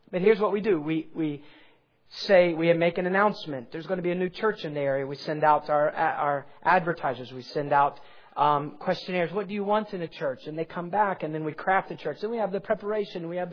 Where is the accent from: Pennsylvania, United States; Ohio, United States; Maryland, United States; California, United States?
Ohio, United States; Columbus; I grew up in Columbus, Ohio. I mean, I never saw a bluebell.